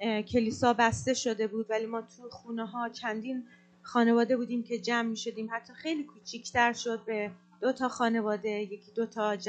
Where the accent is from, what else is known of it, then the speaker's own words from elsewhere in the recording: Iran; first language Farsi; English is a second language; So I'm still working on my English, practicing, so I apologize with my accent, but I speak Farsi, so hopefully you can understand.